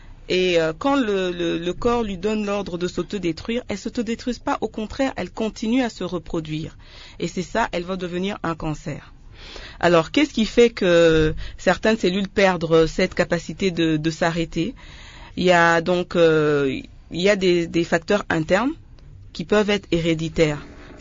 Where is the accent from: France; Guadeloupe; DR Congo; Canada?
DR Congo; Kinshasa; Mais aujourd'hui, chez nous, à Kinshasa, même quand on dit qu'on mange bio, en général, on est bourré d'engrais.